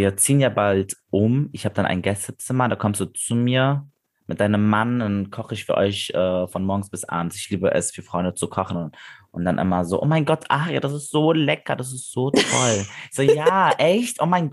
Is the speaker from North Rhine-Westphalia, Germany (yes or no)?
yes; Sankt Augustin, North Rhine-Westphalia, Germany; Ich bin aus St. Augustin, das ist so zwischen Köln und Bonn. Bin auch in Deutschland geboren. Also ich sehe mich selber, wenn man mich fragt, als Deutscher. Ne? Also ich habe aber Wurzeln, also mein Papa ist Kurd-Iraner, meine Mama ist aus Afghanistan